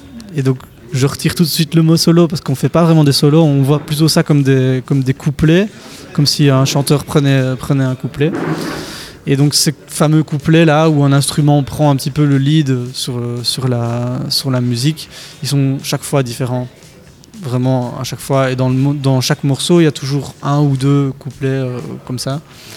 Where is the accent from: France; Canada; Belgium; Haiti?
Belgium; J'ai l'impression, en tant que Belge, que cette scène-là commence un petit peu à se resserrer